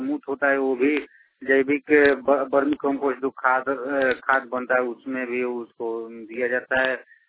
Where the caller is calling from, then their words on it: Motihari, Bihar, India; घर पसरामपुर थाना तुरकुलिया जिला पूर्वी चंपारण मोतिहारी, मैं आइडिया क्लब मोतिहारी से बोल रहा हूँ।